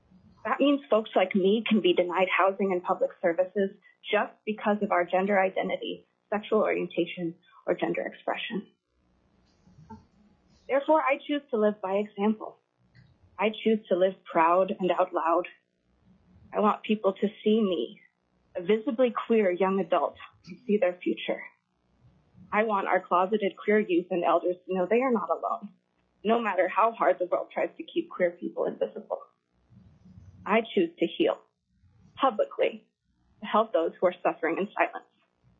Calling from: Fairbanks, Alaska, United States; I'm calling today from Fairbanks on behalf of myself in support of HB 99.

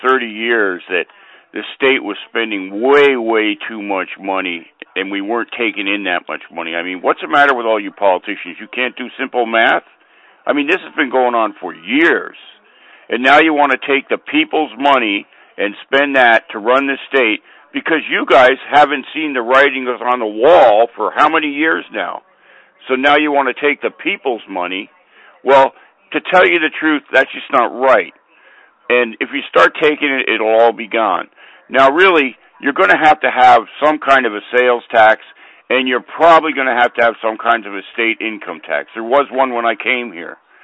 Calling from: Anchorage, Alaska, United States; I'm calling from Anchorage, Alaska. Yeah, I've been up here since 1971. I actually came up here to build the pipeline, and I stayed.

